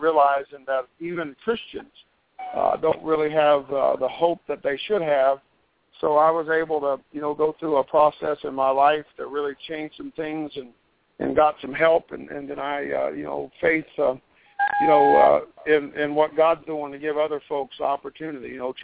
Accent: Grants Lick, Kentucky, United States; I was born and raised about 40 miles south of Cincinnati in a little town called Grand Slick, Kentucky, and I live about 10 minutes from downtown Cincinnati now in northern Kentucky.

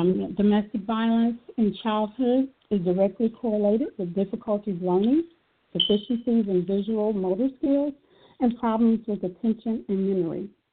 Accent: Houston, Texas, United States; I was born in Houston, Texas, raised in the Fifth Ward area, lived in Clinton Manor Apartments, also known as Coke Street Apartments, early on, up until grade school age.

